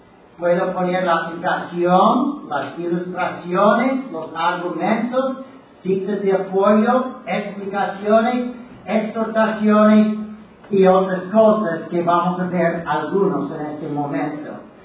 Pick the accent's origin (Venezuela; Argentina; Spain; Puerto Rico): Puerto Rico; He aprendido que como puertorriqueño no quiero hablar hablando del sur de donde viví por 10, 8 años de mi vida